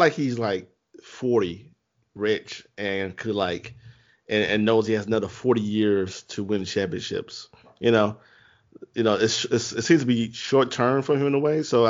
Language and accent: English; Chicago, Illinois, United States; I'm from the South Side, so Sox all the way. I went to De La Salle High School.